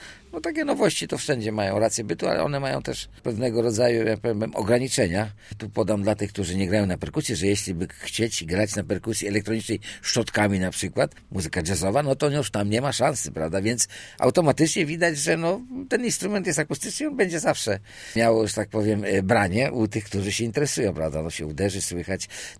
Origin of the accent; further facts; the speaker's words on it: Starogard Gdański, Pomeranian Voivodeship, Poland; now in Słupsk, Poland; Jakkolwiek urodziłem się w Starogardzie Gdańskim i tam do matury tam przebywałem. Przyjechałem tutaj do Słupska na studia